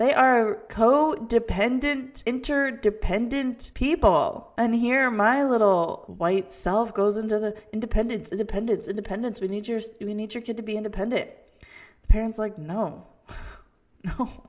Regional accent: Florida, United States; I grew up in South Florida. I got Cuban time in my blood.

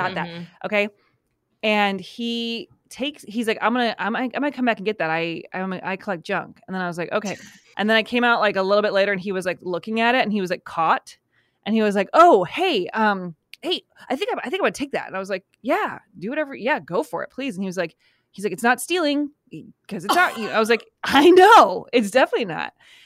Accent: United States; So I'm an American actress. I am from America. I was born here and raised here. I've left many times to go to other places.

